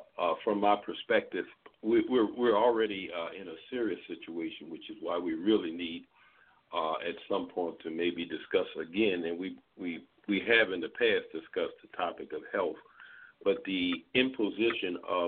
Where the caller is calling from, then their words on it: Baltimore, Maryland, United States; I'm calling from Baltimore, Maryland.